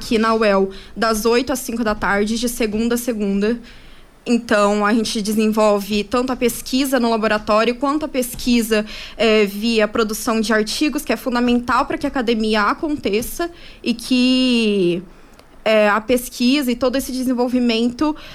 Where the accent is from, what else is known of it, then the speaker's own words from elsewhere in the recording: Londrina, Paraná, Brazil; Eu sou de Londrina.